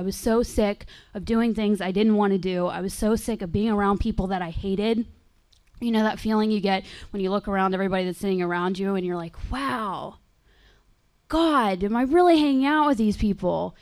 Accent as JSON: {"language": "English", "town": "Pittsburgh", "region": "Pennsylvania", "country": "United States", "moved": "as an adult", "lives_now": "London, United Kingdom", "said": "Well, first of all, I'm from Pittsburgh, Pennsylvania. I just came to London not that long ago."}